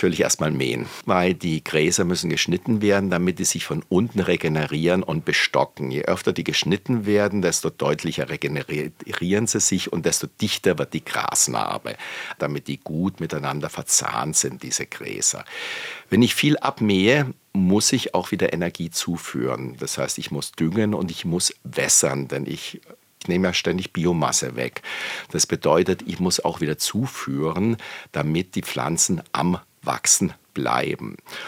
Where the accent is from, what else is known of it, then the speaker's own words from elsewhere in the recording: Augsburg, Bavaria, Germany; Dort, wo ich herkomme, aus Augsburg, hat man sehr früh angefangen, gemähten Rasen in Wiesen umzuwandeln.